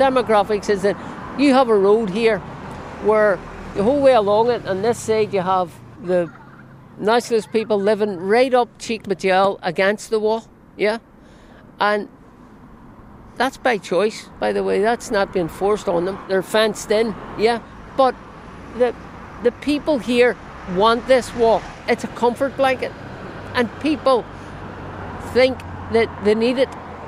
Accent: Belfast, Northern Ireland, United Kingdom; I grew up in the Loyalist heartland of East Belfast, Balmacarrat district.

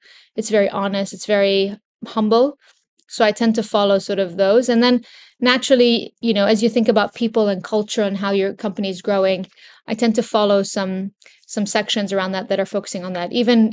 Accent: California, United States; born or raised there

